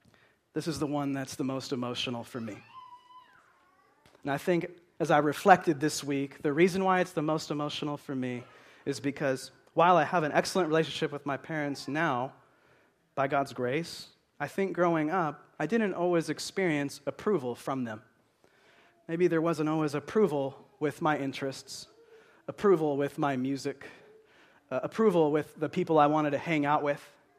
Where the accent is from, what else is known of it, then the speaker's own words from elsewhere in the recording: Roseburg, Oregon, United States; We're from Roseburg. We don't care about that, right?